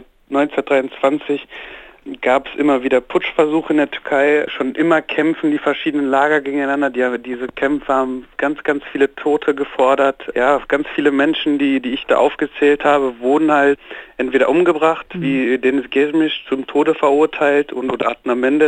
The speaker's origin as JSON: {"language": "German", "town": "Bottrop", "region": "North Rhine-Westphalia", "country": "Germany", "said": "also ich komme halt aus Bottrop, aus dem Ruhrgebiet. Mein Vater war bis 2000 unter Tage. Obwohl er halt unter Tage war, bin ich bis 2000, 2005 sehr türkisch aufgewachsen."}